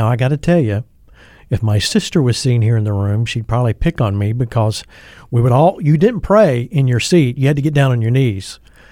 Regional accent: Atlanta, Georgia, United States; Growing up in Atlanta, Georgia, where I'm from, we were attending a denominational church

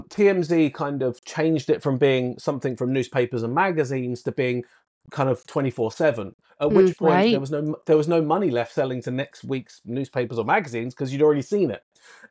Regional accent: United Kingdom; accent: British; now in United States; if you ignore my British accent, I am an American citizen now and have been for many years.

